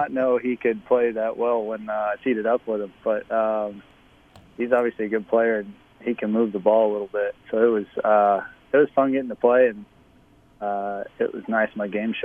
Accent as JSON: {"language": "English", "town": "Edmond", "region": "Oklahoma", "country": "United States", "tie": "born or raised there", "said": "Yeah, I grew up in Oklahoma, Edmond, just outside Oklahoma City"}